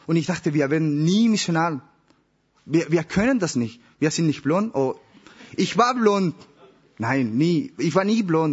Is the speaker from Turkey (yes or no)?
no; Chile; German is a second language; now in Germany; Ich komme aus Chile. Wie alt? Ist ziemlich egal. Warum? Aha. Ich bin seit 4 Monaten in Deutschland, aber ich habe vor 2 Jahren ein ganzes Jahr in Deutschland gewohnt, deswegen kann ich ein bisschen Deutsch.